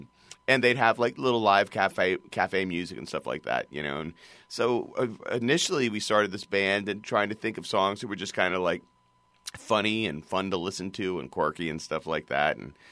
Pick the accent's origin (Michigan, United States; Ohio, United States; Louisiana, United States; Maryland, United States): Louisiana, United States; Lafayette; Yeah, so yeah, I'm from Lafayette, so I played with a lot of bands in the area.